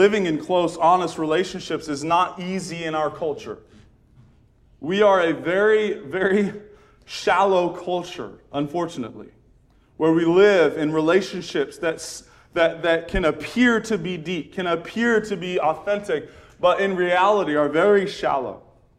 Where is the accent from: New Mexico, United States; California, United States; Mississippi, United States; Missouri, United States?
California, United States; I grew up in Southern California. It was the same concept. You never met someone that was actually from the area.